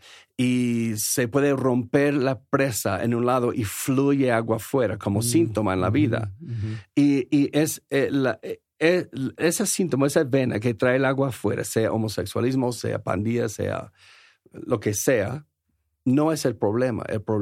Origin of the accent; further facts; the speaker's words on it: United States; del país de donde yo soy, los Estados Unidos, somos tan individualistas.